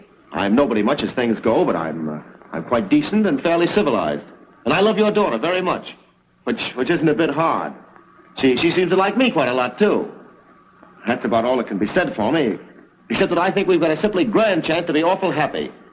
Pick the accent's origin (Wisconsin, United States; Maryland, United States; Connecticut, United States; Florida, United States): Maryland, United States; Baltimore; born there; No, I was born in Baltimore in 1898, July 6th.